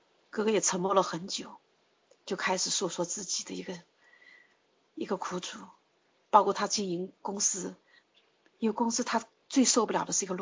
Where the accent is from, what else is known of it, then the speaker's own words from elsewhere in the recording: China; 就说拿我们中国人的话就是没有男人的那种气概一样的